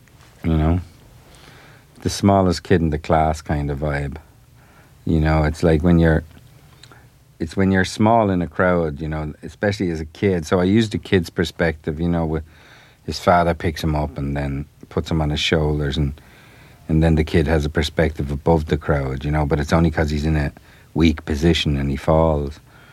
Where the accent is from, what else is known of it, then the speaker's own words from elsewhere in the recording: Dublin, Leinster, Ireland; I'm from Dublin.